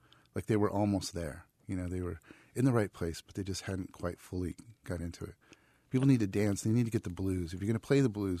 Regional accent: California, United States; which is great for me because I come from the Central Valley where there's also a very strong literary scene in California.

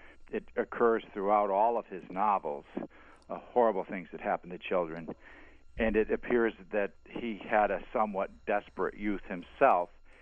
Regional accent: Hartford, Connecticut, United States; I'm originally from Hartford

